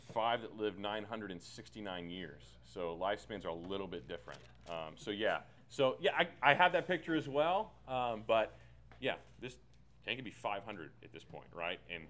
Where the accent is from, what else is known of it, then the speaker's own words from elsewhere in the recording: Texas, United States; So I come from Texas, and let me just walk you through some really bad theology of this text, okay?